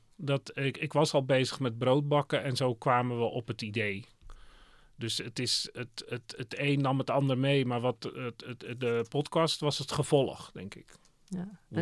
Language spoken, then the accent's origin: Dutch; Netherlands; Maar goed, we zijn Hollanders, dus als ik laffa brood noem, dan moet dat kunnen.